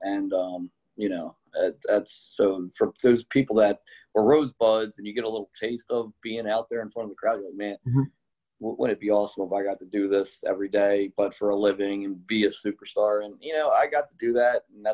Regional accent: Baltimore, Maryland, United States; Well, the Ravens, because like I said, I'm from Baltimore

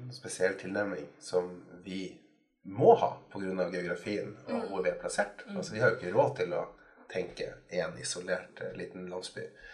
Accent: Innlandet, Norway; Og akkurat på Hedmarken der jeg kommer ifra, så var det her, så jeg blir glad når jeg hører dansebanen.

